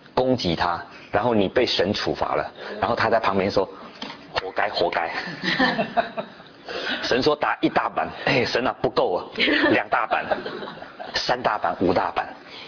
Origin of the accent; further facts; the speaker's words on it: China; 我们中国人说在家从夫嘛